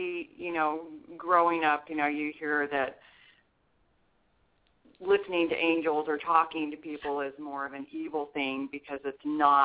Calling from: Arizona, United States; Calling from Arizona.

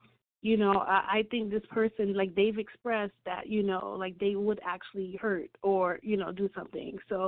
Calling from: Miami, Florida, United States; I'm calling from Miami.

